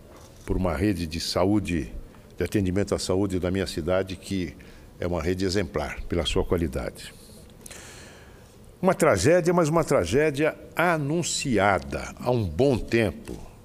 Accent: São José do Rio Preto, São Paulo, Brazil; Uma tragédia que tocou profundamente a minha cidade natal, São José do Rio Preto, e a mim pessoalmente.

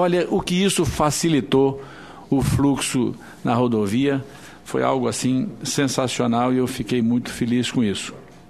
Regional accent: Tocantins, Brazil; particularmente no meu estado do Tocantins

